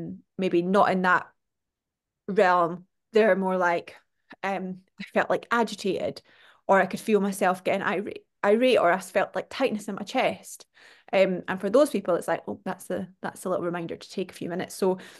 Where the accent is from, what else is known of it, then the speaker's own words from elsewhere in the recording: Scotland, United Kingdom; accent: Scottish; I realize me saying it, my Scottish accent is like buffets.